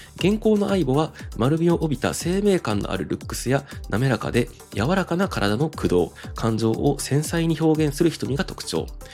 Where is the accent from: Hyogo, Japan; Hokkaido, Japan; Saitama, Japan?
Hyogo, Japan; 二人とも僕の出身地である兵庫県に今でも住んでいまして